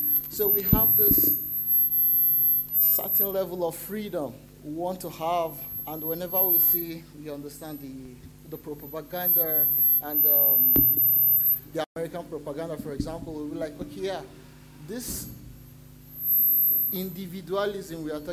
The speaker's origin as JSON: {"language": "English", "country": "Nigeria", "said": "I'm from Nigeria"}